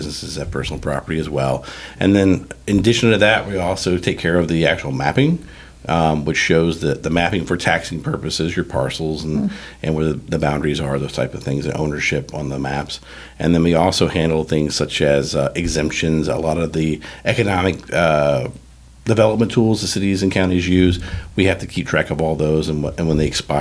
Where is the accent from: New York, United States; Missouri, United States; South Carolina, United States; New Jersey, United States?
Missouri, United States; Springfield; So I grew up here in Springfield, went to school, public school here in Springfield, went to Missouri State